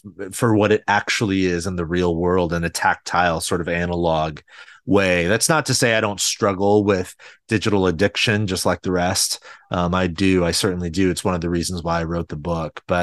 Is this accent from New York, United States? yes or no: no; California, United States; I grew up in a single parent home, just my mother and I.